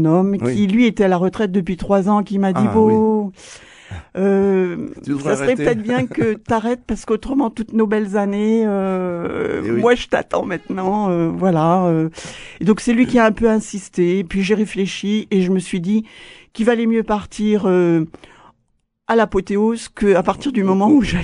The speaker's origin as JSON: {"language": "French", "country": "New Caledonia", "tie": "born or raised there", "also_born_or_lived": "Africa", "said": "mon père était provençal, ma maman était saintongeaise. Je suis née en Nouvelle-Calédonie et j'ai passé les 10 premières années de ma vie entre la Nouvelle-Calédonie et l'Afrique."}